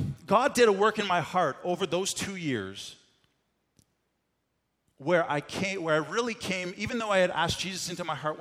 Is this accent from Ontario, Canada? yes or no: yes; Markdale, Ontario, Canada; I grew up in Markdale, not far from here.